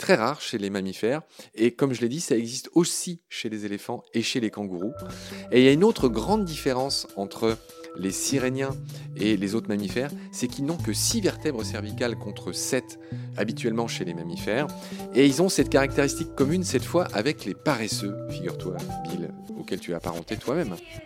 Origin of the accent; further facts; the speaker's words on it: Guadeloupe, France; j'allais dire, chez nous, en Guadeloupe